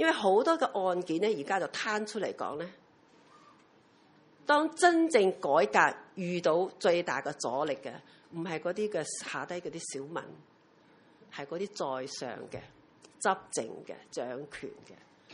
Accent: Taiwan; now in Hong Kong; 因為我自己來自台灣，所以我比較留意台灣的消息

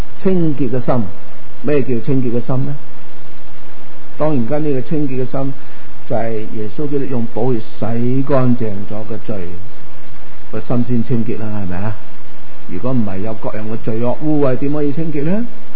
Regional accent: China; 我哋中国人讲嘅良心

